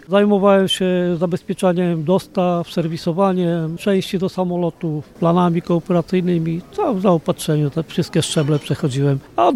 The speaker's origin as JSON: {"language": "Polish", "region": "Lublin Voivodeship", "country": "Poland", "tie": "born or raised there", "said": "pochodzę po prostu z okolic Dęblina. Typowe narzędzia takie rolnicze. Do tego mam sentyment, bo się tam wychowałem, pochodzę ze wsi"}